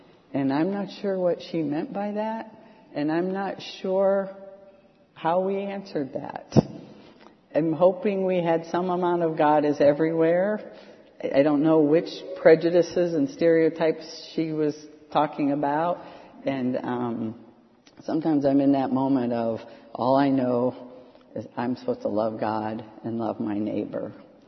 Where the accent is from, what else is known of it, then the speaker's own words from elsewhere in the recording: Erie, Pennsylvania, United States; I grew up in Erie, Pennsylvania. Erie is a very Roman Catholic town. This is the 60s.